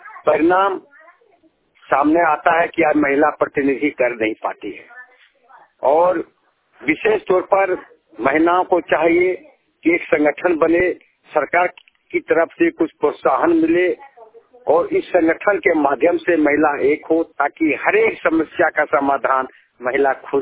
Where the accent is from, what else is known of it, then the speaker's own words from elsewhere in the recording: Basantpur, Jharkhand, India; देवघर जिला से देवघर प्रखंड पंचायत धरवाड़ी ग्राम बसंतपुर के रहने वाला हूँ।